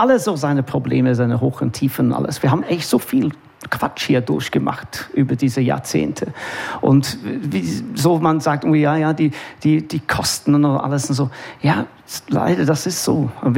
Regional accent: Manchester, North West England, United Kingdom; German is a second language; now in Germany; Also ich komme aus Manchester. Als Kind, die 60er und 70er Jahre

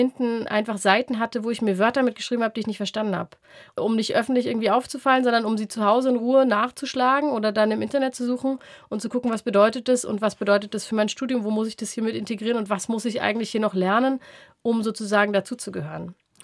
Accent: Berlin, Germany; Ich bin in Berlin aufgewachsen, in Nordberlin, in Pankow und war dort sowohl in der landeskirchlichen Gemeinde als auch in der Stadtmissionsgemeinde.

